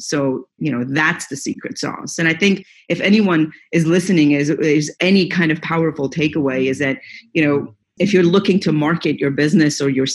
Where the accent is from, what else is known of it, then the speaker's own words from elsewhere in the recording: Iran; I grew up in Iran